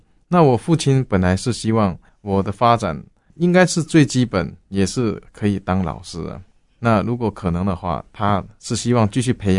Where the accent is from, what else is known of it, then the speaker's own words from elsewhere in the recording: Miaoli County, Taiwan; born there; 我是出生在苗栗乡下